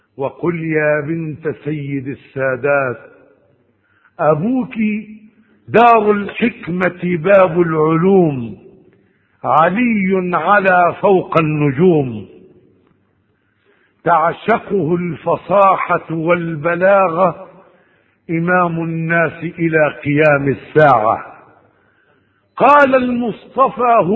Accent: Egypt; لها مقام كبير عندنا في مصر

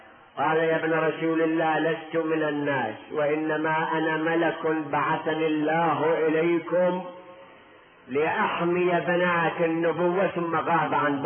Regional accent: Najaf, Najaf Governorate, Iraq; now in Netherlands; انا منين جاي؟ من هولندا انا، يوم من النجف مو من هالبلد هذا.

